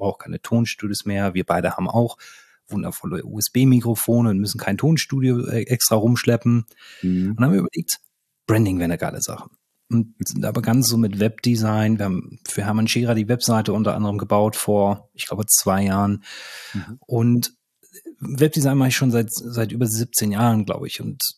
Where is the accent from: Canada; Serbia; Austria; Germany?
Germany; Berlin; ich komme aus Berlin.